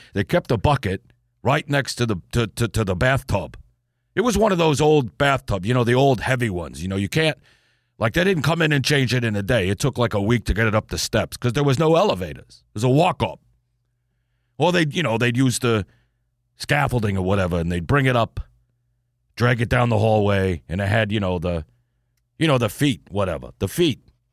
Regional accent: Brooklyn, New York, United States; You know, I grew up in Brooklyn. I made a lot of good friends when I was in school

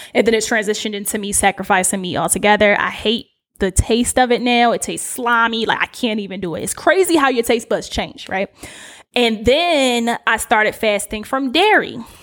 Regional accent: Baltimore, Maryland, United States; accent: Baltimore; And I'm saying that with all of my Baltimore accent, you do you.

